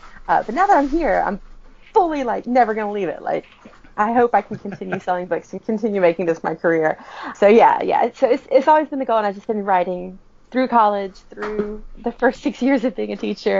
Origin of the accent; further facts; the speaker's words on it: the South, United States; I'm from the South, but not that South.